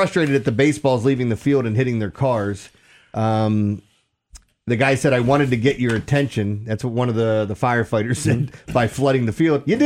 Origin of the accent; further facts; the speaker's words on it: Middle River, Maryland, United States; growing up in Middle River, we had the carnival right there. There was one in Dundalk that would pop up. It was walking distance from my house.